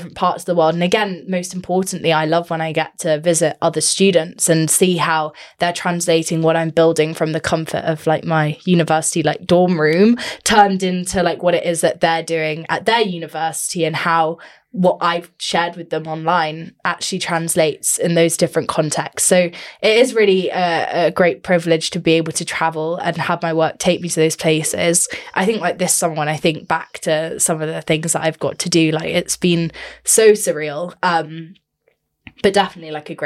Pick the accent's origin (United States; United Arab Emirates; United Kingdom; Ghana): United Arab Emirates; Dubai; growing up in Dubai, it was this melting pot of different cultures, heritage, different backgrounds